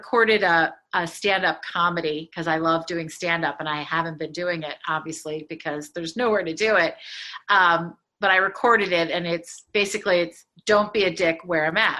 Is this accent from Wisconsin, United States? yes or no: no; Philadelphia, Pennsylvania, United States; accent: Philadelphia; Although I am from Philadelphia and that's worse. So I try to just, you know, not do the flat A and the O from Philadelphia.